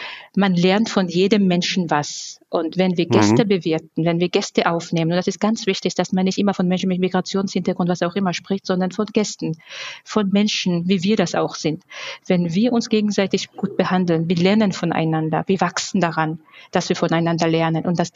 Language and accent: German; Georgia; now in Germany; ich komme ja aus Georgien und in Georgien sagt man, Gast ist der König.